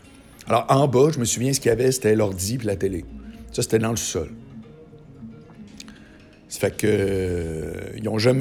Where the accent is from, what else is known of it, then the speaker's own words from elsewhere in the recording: Charlesbourg, Quebec, Canada; moi, je me souviens que chez moi, à Charlebourg, on avait une télé dans la salle à manger.